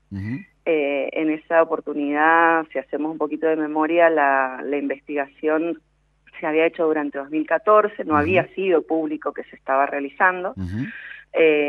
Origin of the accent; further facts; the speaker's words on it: Guaymallén, Mendoza, Argentina; No solo soy de Guaymallén, sino que además, bueno, era legisladora